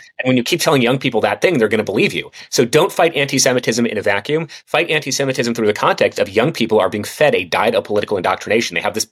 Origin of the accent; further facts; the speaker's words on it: United States; And I'm not willing to give that up because I'm American.